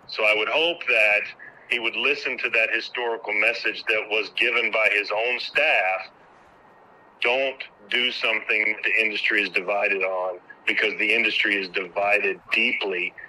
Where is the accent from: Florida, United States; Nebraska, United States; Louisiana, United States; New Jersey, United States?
Louisiana, United States; The flag waving that General Landry has done in my home state of Louisiana makes it very clear